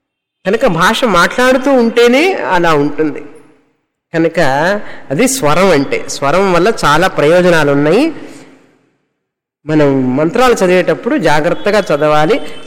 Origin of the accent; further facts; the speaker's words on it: Tamil Nadu, India; accent: Tamil pronunciation; ఇక్కడ తెలుగు వాళ్ళు కూడా తమిళ ప్రొనౌన్సియేషనే చేస్తారు చాలామంది, ఎందుకంటే ఇక్కడే పుట్టి పెరిగాం కదా.